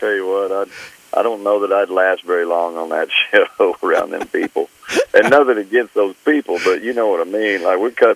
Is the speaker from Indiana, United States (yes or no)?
no; Pecos, Texas, United States; also born or lived in Mertzon, United States; Well, I grew up in Pecos, Texas, until about around junior high school, and then I moved to Mertzon, which is just southwest San Angelo there, and I graduated high school there.